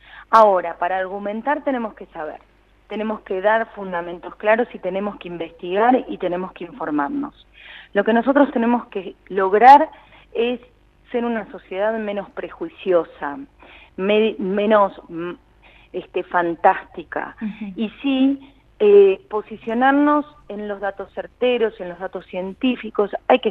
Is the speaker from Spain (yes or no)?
no; Argentina; como argentinos